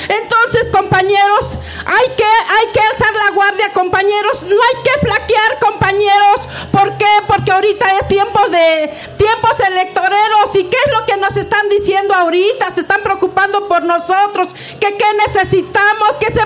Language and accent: Spanish; Hidalgo, Mexico; porque yo soy de Hidalgo, déjenme decirles